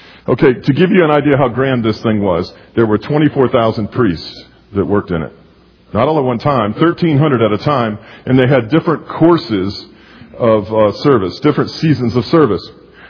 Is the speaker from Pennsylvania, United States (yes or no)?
no; Detroit, Michigan, United States; I grew up in Detroit as a young boy, and we would take field trips to the General Motors plant.